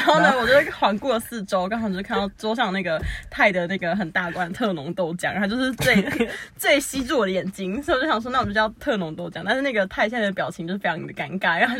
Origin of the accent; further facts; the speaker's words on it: Taichung, Taiwan; 我们是台中人